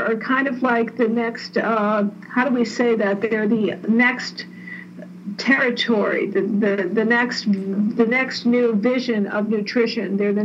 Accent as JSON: {"language": "English", "region": "East Coast", "country": "United States", "said": "And listen, I'm from the East Coast."}